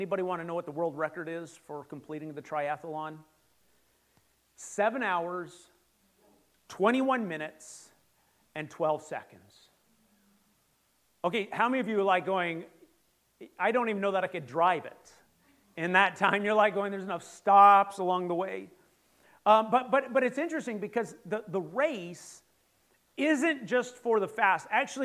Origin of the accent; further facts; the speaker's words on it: Canada; growing up in Canada, we didn't always have cable.